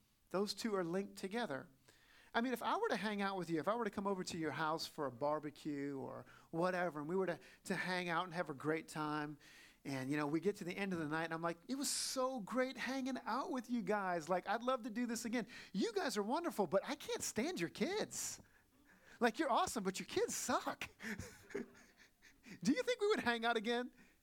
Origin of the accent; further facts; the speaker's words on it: Southern United States, United States; I grew up in the South where it was very traditional. I grew up Pentecostal, fundamentalist Pentecostal, okay?